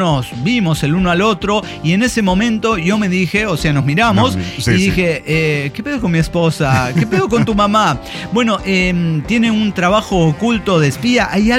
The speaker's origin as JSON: {"language": "Spanish", "region": "Mexico City", "country": "Mexico", "said": "en México, póngale, somos locales, chilangos, que entre chilangos, sí, nos vigilamos."}